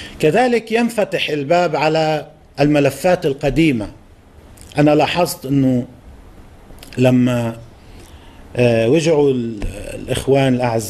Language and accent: Arabic; Lebanon; طبعا نحن نتشارك كلبنانيين مع إخواننا السوريين